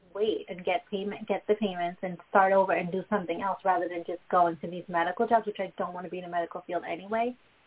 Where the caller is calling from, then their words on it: Long Island, New York, United States; I'm calling from Long Island, New York.